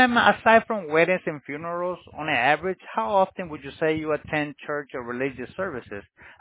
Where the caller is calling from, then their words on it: Miami, Florida, United States; Ma'am, neither. We're calling from Miami.